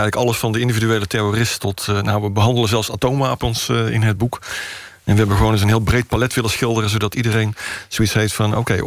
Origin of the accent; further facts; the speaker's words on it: Netherlands; wij als Nederlanders